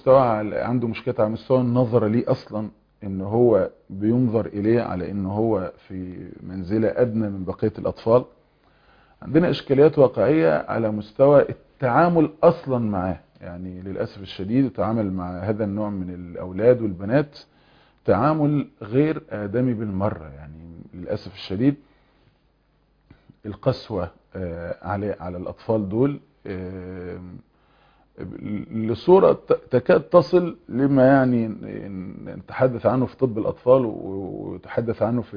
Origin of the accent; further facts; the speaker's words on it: Egypt; ويمكن احنا مثلا عندنا في مصر بتعبر عن نوع خدمة شخص لشخص